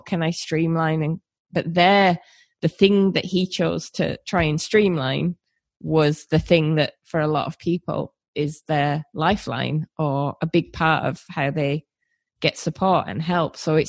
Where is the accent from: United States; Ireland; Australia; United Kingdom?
United Kingdom; And I found that really difficult, especially as a Brit and a woman.